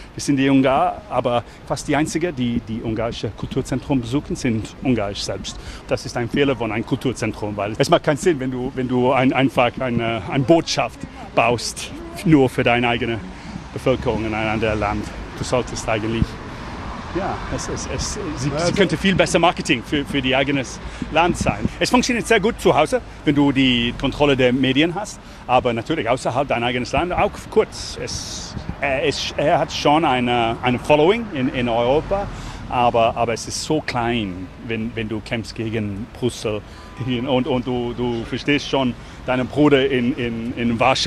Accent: London, England, United Kingdom; German is a second language; also born or lived in Leeds; now in Germany; ich bin in London geboren, aber ich bin aufgewachsen zwischen London und Leeds in Nordengland.

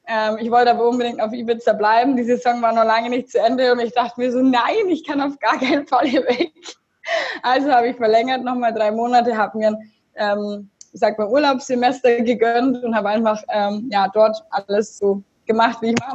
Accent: Augsburg, Bavaria, Germany; ich komme aus Augsburg, ich will mal was anderes sehen.

